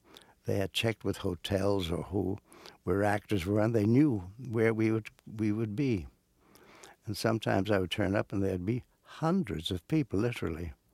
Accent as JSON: {"language": "English", "region": "New York", "country": "United States", "tie": "born or raised there", "also_born_or_lived": "California, United States", "said": "I was raised in New York from the time I was 3 till I went to live in California for a while. And it's my city, it's my town, and I love it."}